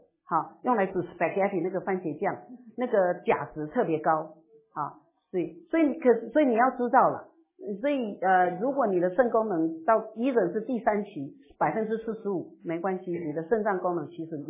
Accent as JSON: {"language": "Chinese", "country": "China", "lives_now": "United States", "said": "因为我们中国人那个四菜一汤其实非常均衡。我记得我小时候我们家都是四菜一汤，很均衡的。可是我们现在住在美国了"}